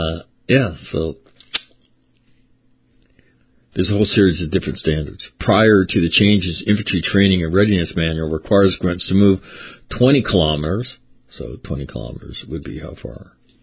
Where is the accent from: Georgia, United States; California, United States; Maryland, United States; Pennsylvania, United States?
California, United States; Sacramento; He's a critical skills operator from my hometown, Sacramento, California